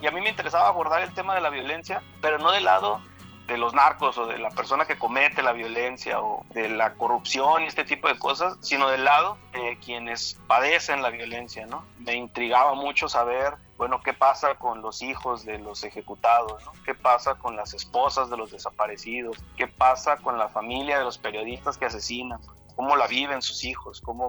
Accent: Mexico City, Mexico; Yo vengo de la Ciudad de México, ¿no? Yo vengo del DF, tengo ya bastantes años viviendo por este lado. E inevitablemente guardo mis raíces, guardo ese lenguaje, guardo esas expresiones que no son de aquí, pero tengo también las que son de aquí

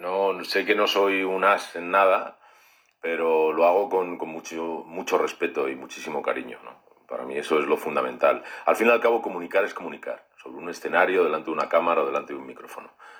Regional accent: Trujillo, Extremadura, Spain; es estrenarme como actor en mi tierra, en Trujillo, pues ha sido emocionante

